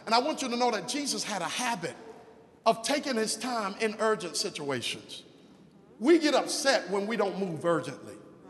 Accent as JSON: {"language": "English", "region": "New York", "country": "United States", "said": "Oh God, y'all pardon me, but I'm from New York."}